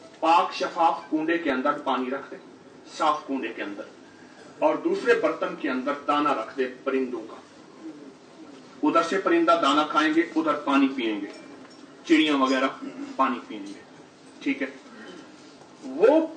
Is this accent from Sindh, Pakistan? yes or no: no; Bahawalpur, Punjab, Pakistan; بہاول پور کا ہوں، ابا اجداد اب بھی وہیں گھر ہے الحمدللہ،